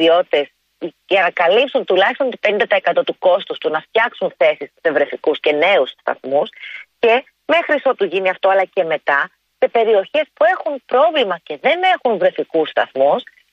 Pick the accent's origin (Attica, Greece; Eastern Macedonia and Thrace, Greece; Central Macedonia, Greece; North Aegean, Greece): Attica, Greece; Piraeus; moved away as an adult; Κατεβαίνω στην γενέτειρά μου, εκεί που μεγάλωσα, εκεί που έφυγα από τον Πειραιά για πανεπιστήμιο. Είμαι τουλάχιστον 3 γενιές πειραιώτισσα.